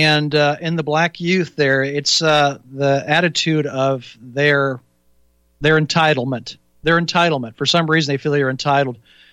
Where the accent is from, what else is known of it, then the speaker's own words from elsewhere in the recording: Germany; English is a second language; now in United States; And I came here from Germany.